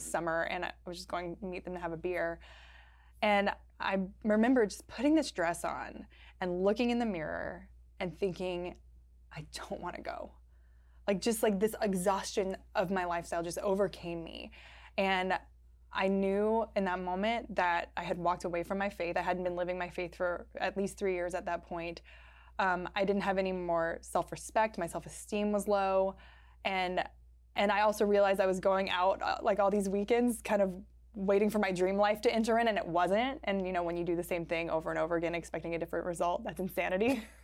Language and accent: English; Louisiana, United States; born there; So, I always say it starts with I was raised Catholic, just like many people say. I was born in South Louisiana. South Louisiana, if for anyone who's watching who's never been there, it's very Catholic.